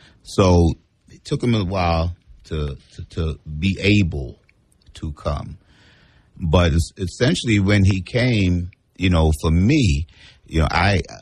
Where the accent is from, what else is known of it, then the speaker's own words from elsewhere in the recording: New York, United States; because I'm from New York, so I needed some sound.